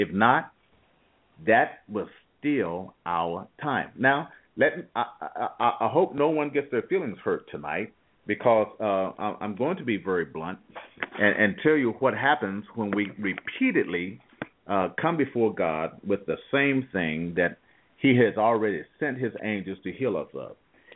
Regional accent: Waldorf, Maryland, United States; I'm from Waldorf, of course. So we're right next to one another.

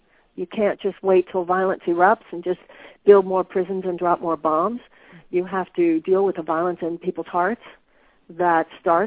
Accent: United States; I'm going to lead from a context of I'm an American, you're an American.

